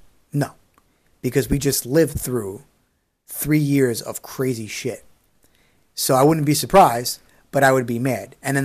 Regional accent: New York, United States; I'm a New Yorker. That day was very sad, seeing everyone's face, seeing my teachers' faces, the seniors. I was a freshman in high school

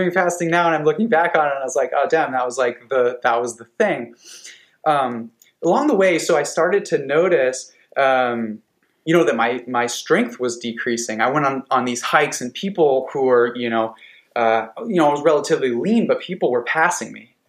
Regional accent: Vermont, United States; now in San Diego, United States; So I grew up in Vermont, snowboarding, came to San Diego. When you come here, you learn to surf.

